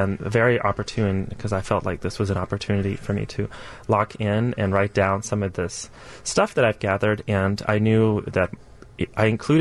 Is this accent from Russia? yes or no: yes; Russia; now in Chicago, United States; I'm personally also an immigrant. I came to America from Russia